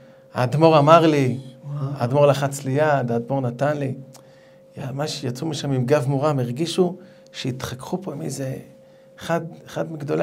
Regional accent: Haifa, Haifa District, Israel; באמת בתור חיפאי, אז היינו הולכים הרבה בליל שבס

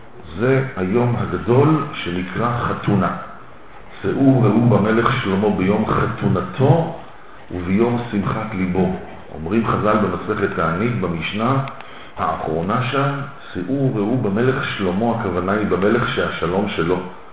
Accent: Petah Tikva, Central District, Israel; אתה יודע שאצלנו בבית ספר, אני יליד פתח תקווה

